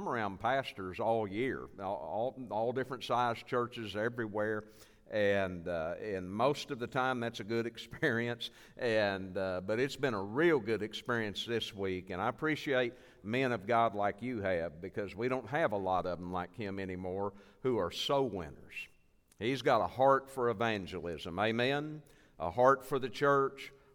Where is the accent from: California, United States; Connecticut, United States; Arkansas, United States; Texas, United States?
Arkansas, United States; You know, I'm a native of Arkansas. I'm born and raised in Arkansas up in the northwest corner.